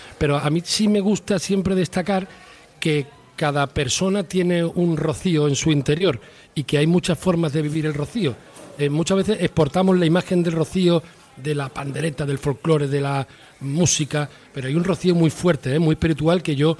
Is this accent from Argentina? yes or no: no; Huelva, Andalusia, Spain; aunque soy de Huelva, con mis raíces sevillanas, y quiero mucho todo lo que es mi tierra de Huelva y Sevilla